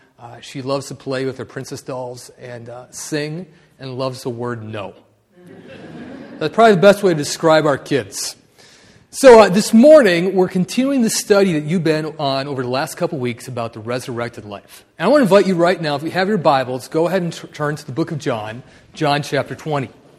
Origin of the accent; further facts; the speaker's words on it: Wisconsin, United States; also born or lived in Norwalk, Ohio; Well, the good news is I am not originally from Ohio. I'm a Wisconsin boy. I grew up on a dairy farm.